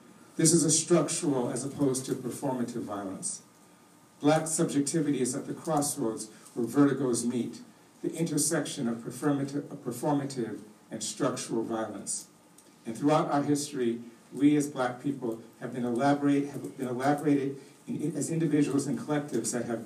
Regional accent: Minneapolis, Minnesota, United States; who launched AIM in 1968 in my hometown in Minneapolis, Minnesota

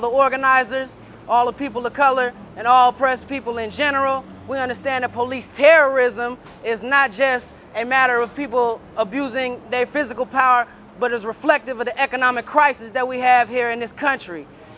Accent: Oakland, California, United States; born there; I was born in Oakland, California

